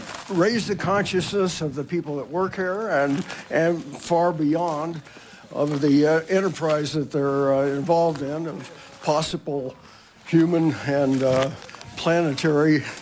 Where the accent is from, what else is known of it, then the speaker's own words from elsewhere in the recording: Berkeley, California, United States; I'm from Berkeley, California.